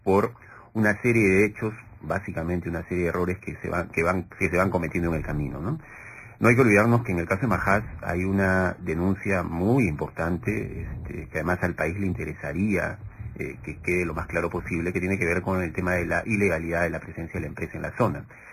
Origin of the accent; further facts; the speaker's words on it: Peru; nosotros existimos, estamos acá, somos peruanos como ustedes